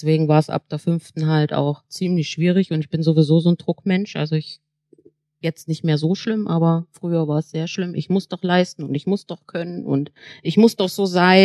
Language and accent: German; Mühlhausen, Thuringia, Germany; born there; Geboren bin ich in Mühlhausen, da wo der Pflaumenmus herkommt.